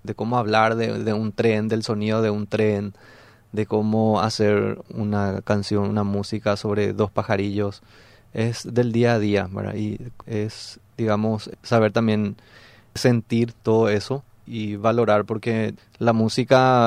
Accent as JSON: {"language": "Spanish", "country": "Paraguay", "said": "el guaraní o en todo caso el yopará, que es la mezcla del español con el guaraní, es lo que nos conecta a nosotros como paraguayos"}